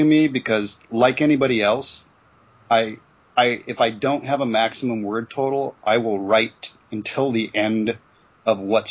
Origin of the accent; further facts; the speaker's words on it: Iowa, United States; I grew up in Iowa